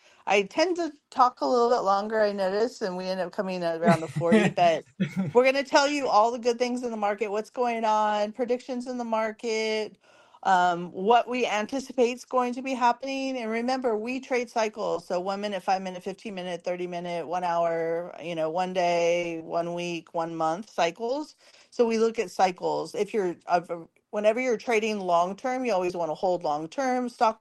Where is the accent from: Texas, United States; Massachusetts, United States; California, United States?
California, United States; And growing up in California, like our thing